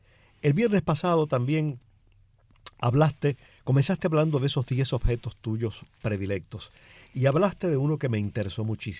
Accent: Cuba; Yo como cubano

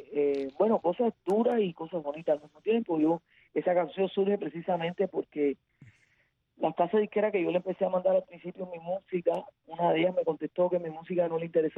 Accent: Cuba; lo que yo creía como mujer y como cubana y como todo, como artista.

